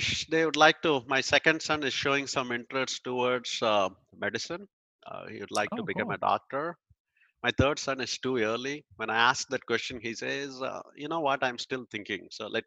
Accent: India; moved away as an adult; now in United States; I grew up in India and I moved here in 2000.

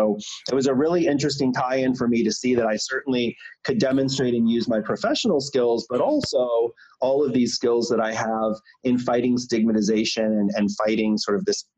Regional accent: Michigan, United States; I grew up in Michigan in a small town.

